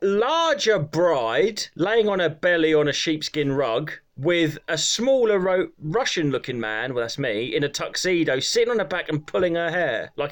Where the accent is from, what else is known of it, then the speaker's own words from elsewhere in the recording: Brandon, East of England, United Kingdom; Yeah, I grew up in Brandon, which was like about 3 miles away